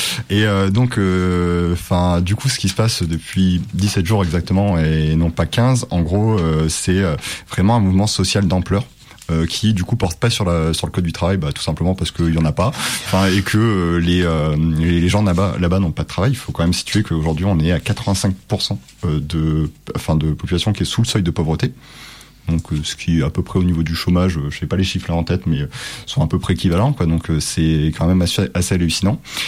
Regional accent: Réunion, France; tous les deux, on est originaire de la Réunion

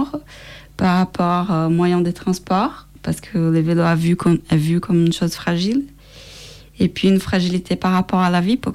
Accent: São Paulo, Brazil; je viens de São Paulo, du Brésil.

